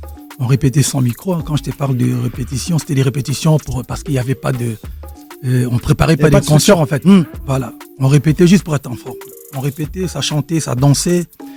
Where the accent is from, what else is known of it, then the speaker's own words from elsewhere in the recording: Kinshasa, DR Congo; Moi, je viens de Bandal, Kinshasa, Congo, RDC.